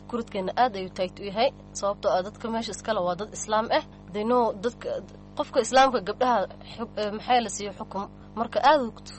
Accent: Garissa, Garissa County, Kenya; naftirkii Gaaris ayaan ka imaaday iskuulka. Markii aan bogay primary waxaan ku soo bogay magaalada Gaaris, waxaan imaaday Kajado.

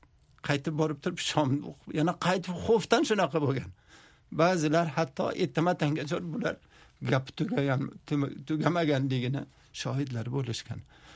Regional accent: Kunduz, Kunduz Province, Afghanistan; xususan men Qunduzda voyaga yetganman. O'sha yerda tug'ilib, katta bo'lib, o'qigandan keyin ham borib o'qituvchi bo'lganman o'sha yerda.

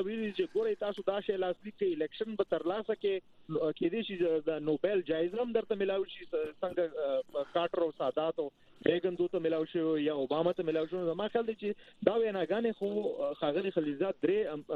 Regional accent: Peshawar, Khyber Pakhtunkhwa, Pakistan; زه د پېښور خار یم

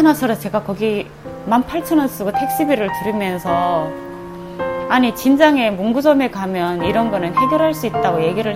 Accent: North Korea; now in South Korea; 저희 탈북민들은 다 같은 조선 사람이긴 한데 말만 통하는 이방인이다.

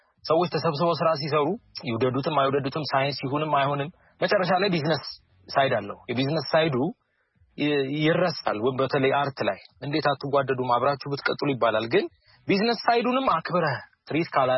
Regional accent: Addis Ababa, Ethiopia; ሳድግ የበላው የጠጣ ያደኩት ይሄንን ኢንቫይሮንመንት ነው ይሄንን መልከታ ነው ይሄንን ፒያሳ ውስጥ የሆነ አይደንቲቲ እኔ ላይ የተሰራ ነው።

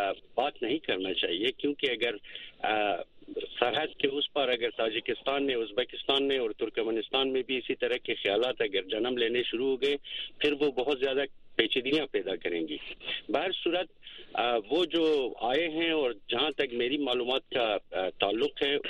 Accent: Afghanistan; Urdu is a second language; لیکن میں ایک افغان ہونے کے ناطے صرف یہ کہوں گا

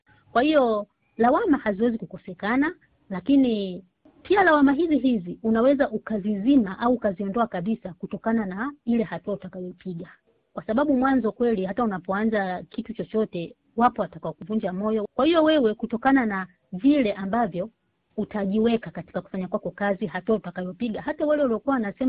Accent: Tanzania; sisi kule nyumbani kwetu Tanzania

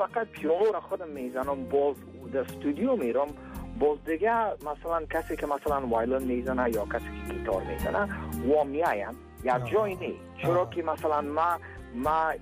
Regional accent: Afghanistan; چرا که اصلا خونم افغان است و خودم افغان هستم

